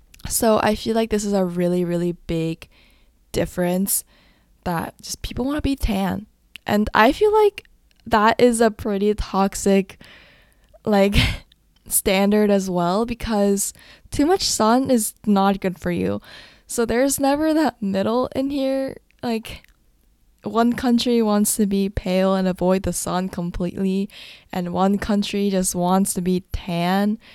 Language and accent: English; United States; being Korean American and knowing standard of beauty in both places, it's hard for me to decide which side to lean on.